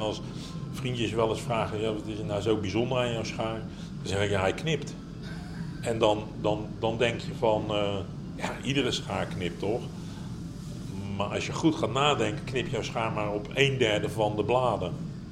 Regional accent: Netherlands; Ik kom uit Nederland, ik reis afhankelijk van hoe het nodig is.

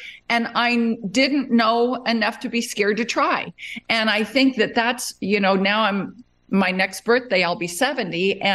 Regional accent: Las Vegas, Nevada, United States; Well, I grew up in Las Vegas, which ironically at the time was not such a rodeo capital, but it has it is now because it hosts the National Finals Rodeo

